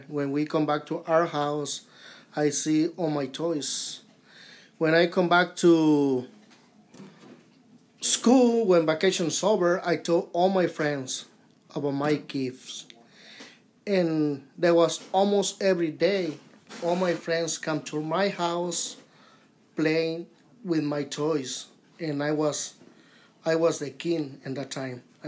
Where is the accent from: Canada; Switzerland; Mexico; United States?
Mexico; Tuxpan, Jalisco; English is a second language; I grew up in Tuxpan, Jalisco, south of Jalisco.